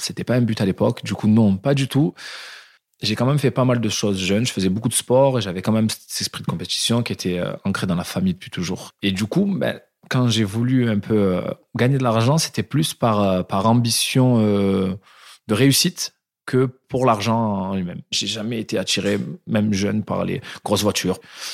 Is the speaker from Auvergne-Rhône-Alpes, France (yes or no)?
no; Marignane, Provence-Alpes-Côte d'Azur, France; Je viens d'une petite ville du sud de la France, de Marignane.